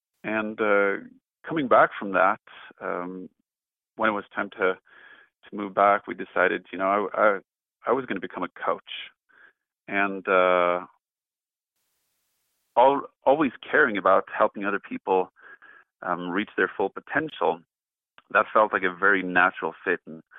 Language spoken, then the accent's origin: English; Sweden; And then we moved to Sweden, my home country, and I worked there for the government for a while.